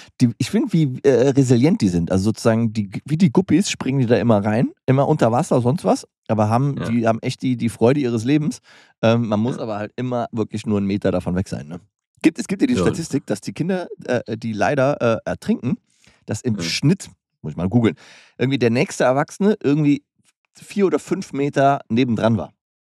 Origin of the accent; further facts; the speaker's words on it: Berlin, Germany; Ich komme aus Berlin